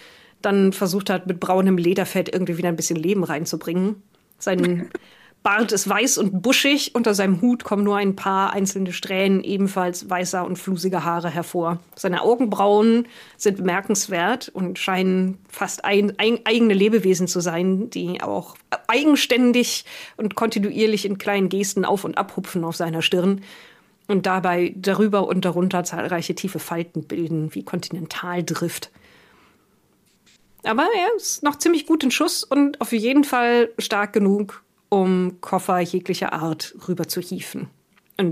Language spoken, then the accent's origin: German; United Kingdom; Ich bin Brite.